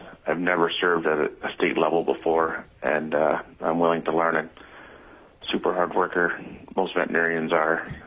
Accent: Fairbanks, Alaska, United States; I'm a veterinarian. … I'm from Fairbanks. I've been a veterinarian here in the community for 17 years. I grew up on a farm.

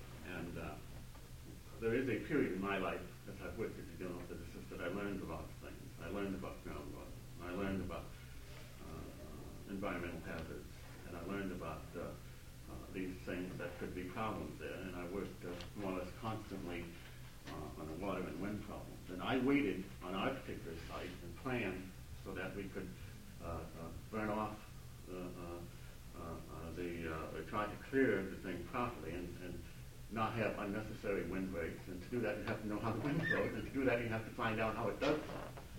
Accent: Point MacKenzie, Alaska, United States; I'm from Point McKenzie.

